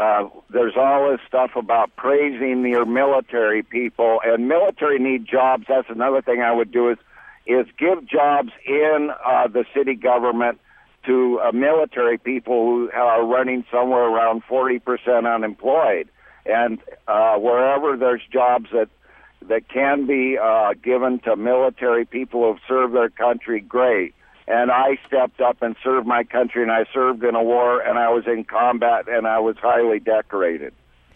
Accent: Seattle, Washington, United States; I'm one of the few candidates that was born at Swedish Hospital in 1945, and I grew up on Capitol Hill, and then I moved right across the bridge to Bellevue, and then I moved back to Seattle, and I had my whole job career here.

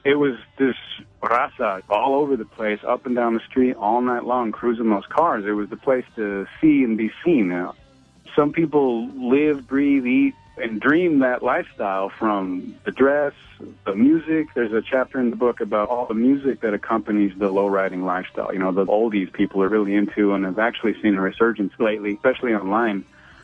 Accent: Denver, Colorado, United States; I had a big chip on my shoulder growing up in Denver until I moved away from there and realized how not of a big city I think it was.

